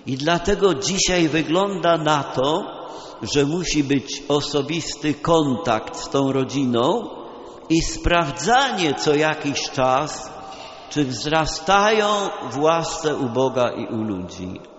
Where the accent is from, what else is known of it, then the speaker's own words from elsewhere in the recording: Silesian Voivodeship, Poland; Pochodzę z tej ziemi, więc mogę spokojnie opowiedzieć żart zawarty w jednej z książeczek z gwarą śląską.